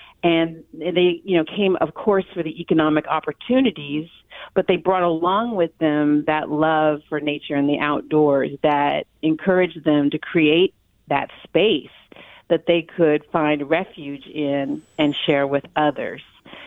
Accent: California, United States; I was an early adopter of computer technology growing up in the Bay Area.

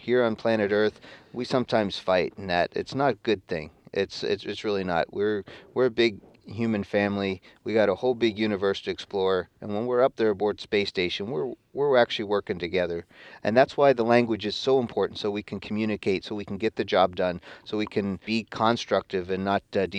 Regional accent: Emsworth, Pennsylvania, United States; when I was growing up, I grew up in Emsworth. My parents are still there. It's right out there on Route 65, Ohio River Boulevard.

